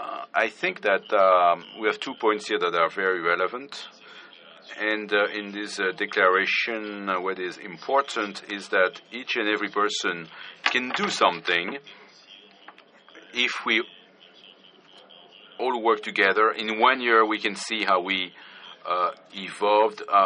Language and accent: English; Tunisia; I am from Tunisia